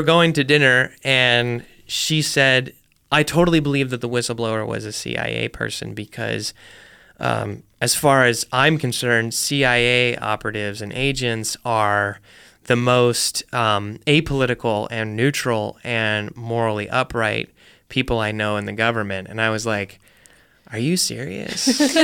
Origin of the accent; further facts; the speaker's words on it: Dallas, Texas, United States; So I'm from Dallas. I've been to the School Book Depository Museum multiple times.